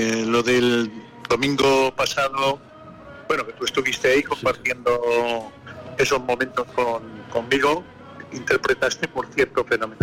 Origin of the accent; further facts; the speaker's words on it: Valencian Community, Spain; que es mi tierra valenciana